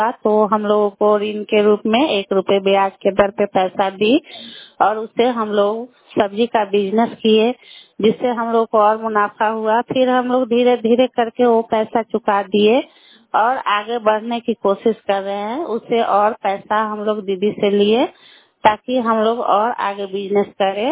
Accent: Anwarpur, India; और मैं अनवरपुर पंचायत से हूँ।

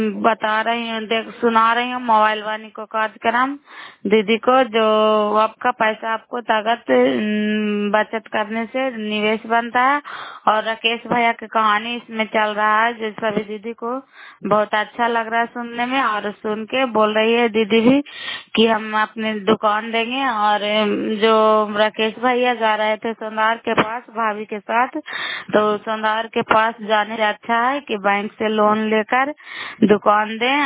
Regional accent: Bihar, India; नालंदा जिला करौई ब्लॉक के निवासी हैं।

